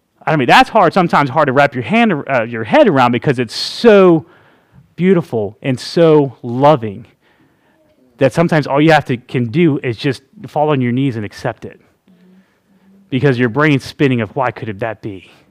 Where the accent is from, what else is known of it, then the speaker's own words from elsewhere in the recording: Texas, United States; Now, I'm from Texas, and that means, hey, we reckon it's done.